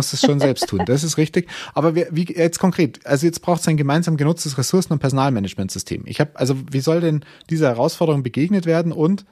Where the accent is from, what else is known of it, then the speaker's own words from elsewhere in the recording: Bavaria, Germany; Ich komme ja aus Bayern